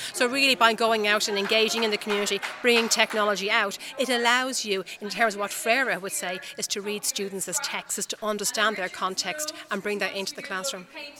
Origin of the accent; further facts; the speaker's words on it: Walkinstown, Leinster, Ireland; moved away as an adult; Yeah, I'm from Walkinstown. So I went to the Assumption in Walkinstown, and then I travelled quite a lot. Then I went back to university, and I went to university actually in the UK, and I stayed there